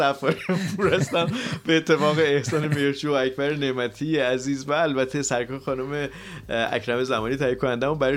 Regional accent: Iran; من به سهم خودم به عنوان یک ایرانی بهم برخورد

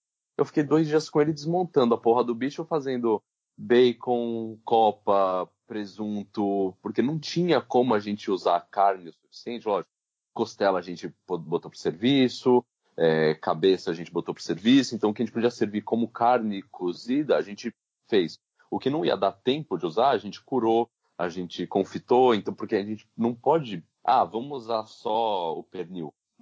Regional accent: Brazil; um monte de cara olhava pra mim, pra saber que era do Brasil, tipo, dava uma olhada de canto.

